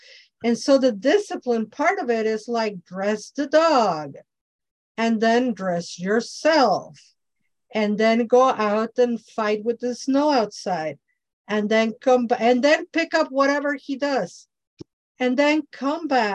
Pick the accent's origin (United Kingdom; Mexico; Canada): Mexico; Mexico City; now in Chicago, United States; Because I grew up in Mexico, which is tropical, Mexico City. The coldest I ever felt was 40. 40 was the coldest I ever felt in Mexico.